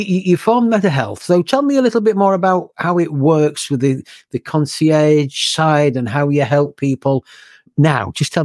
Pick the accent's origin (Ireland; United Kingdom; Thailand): United Kingdom; being typically British